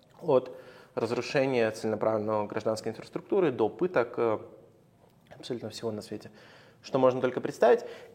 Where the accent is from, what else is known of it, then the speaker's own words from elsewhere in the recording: Lithuania; я сам из Литвы и литовец